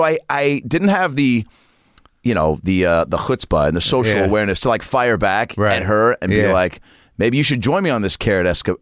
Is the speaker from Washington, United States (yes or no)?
yes; Lake Forest Park, Washington, United States; But I grew up in Lake Forest Park, which is about 25 minutes north of the city. Shoreline, I guess, if you really know the area.